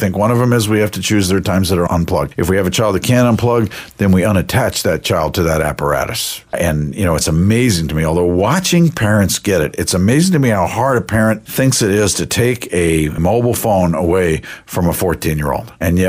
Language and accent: English; Bethesda, Maryland, United States; the house where I grew up in Bethesda, Maryland